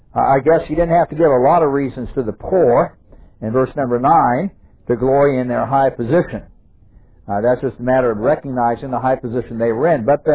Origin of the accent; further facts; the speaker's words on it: Scottsdale, Arizona, United States; I learned that lesson real well when I was a kid growing up in Scottsdale, Arizona.